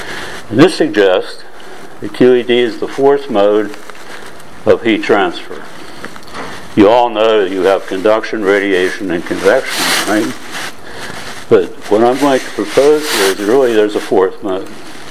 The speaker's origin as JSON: {"language": "English", "country": "United States", "lives_now": "Hong Kong", "said": "I'm an American living in Hong Kong."}